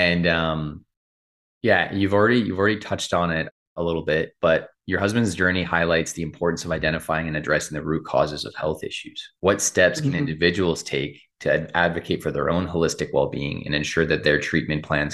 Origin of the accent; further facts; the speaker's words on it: Canada; Well, because I'm from Canada, and even though we have universal health care